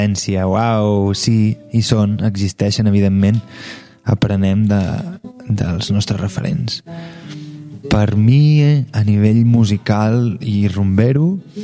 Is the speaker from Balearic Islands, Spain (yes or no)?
no; Banyoles, Catalonia, Spain; perquè jo he crescut a Banyoles